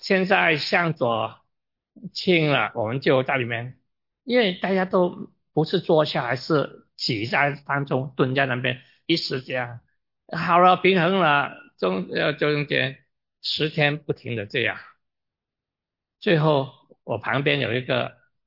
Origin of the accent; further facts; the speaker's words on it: China; 拿单好像我们中国人一样，骂人是转弯的。